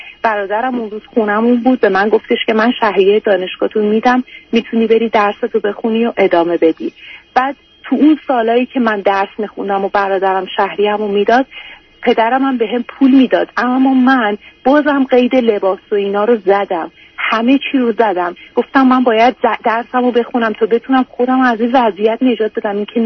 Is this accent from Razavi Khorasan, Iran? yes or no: no; Tehran, Tehran Province, Iran; من تو جنوب شهر تهران دنیا اومدم و بزرگ شدم.